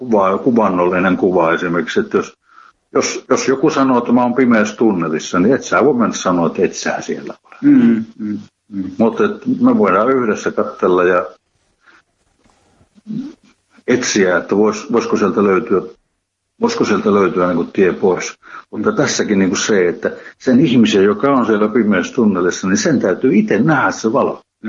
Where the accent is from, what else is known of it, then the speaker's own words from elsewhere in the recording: Ostrobothnia, Finland; kun mä Pohjanmaalta oon kotoisin, että mä oon Hämeessäkään asumassa, että mä oon täällä lähetystyössä.